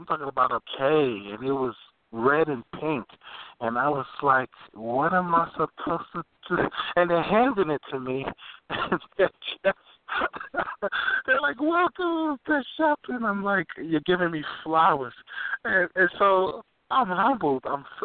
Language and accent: English; United States; they thought I was from Nigeria. And I'm like, nah, I'm from the USA.